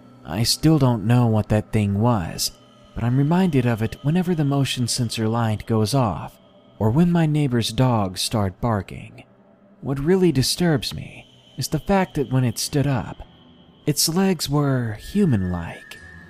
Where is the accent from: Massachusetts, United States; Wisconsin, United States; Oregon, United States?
Massachusetts, United States; It was February, and in my home state of Massachusetts, we're no strangers to snow.